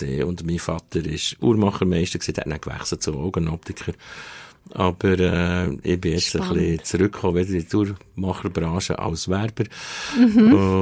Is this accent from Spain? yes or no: no; South Tyrol, Italy; also eigentlich bin ich Südtiroler, genau.